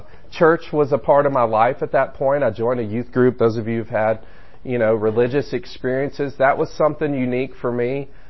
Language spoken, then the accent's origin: English; Stone Mountain, Georgia, United States; also born or lived in Roswell; I spent the first half of my life in Stone Mountain. I spent the second half in Roswell. But growing up in Stone Mountain, my parents divorced at an early age.